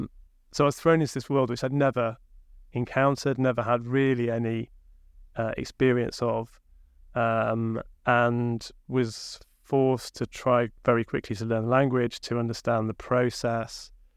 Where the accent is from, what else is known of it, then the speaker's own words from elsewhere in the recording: Sheffield, Yorkshire and the Humber, United Kingdom; accent: Sheffield; Yeah, you can probably hear my broad Sheffield accent.